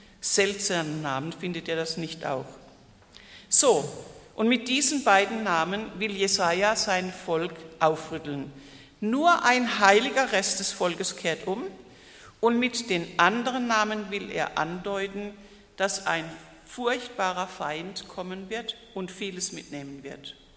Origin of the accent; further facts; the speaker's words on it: Diedesheim, Baden-Württemberg, Germany; also ich bin ja im Neckartal aufgewachsen und also in Diedesheim, Neckar-Els